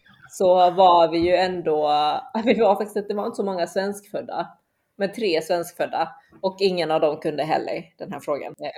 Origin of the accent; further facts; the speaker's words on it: China; Bridge, Top Hong Yo, som är det liksom spelet som vi spelar med när vi är många kineser.